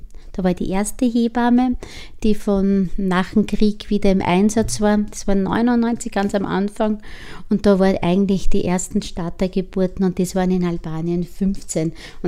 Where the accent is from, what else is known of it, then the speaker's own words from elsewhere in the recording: Upper Austria, Austria; weil ich bin aus dem Mühviertel, ganz tief im Mühviertel, bei uns war Hausgeburt in die 70er Jahre, ich bin 72 geboren, noch ganz üblich.